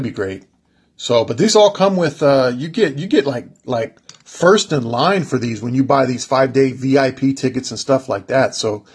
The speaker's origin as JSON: {"language": "English", "region": "California", "country": "United States", "tie": "born or raised there", "said": "I'm a huge Ricky Henderson fan growing up in California. The Oakland A's right up the road."}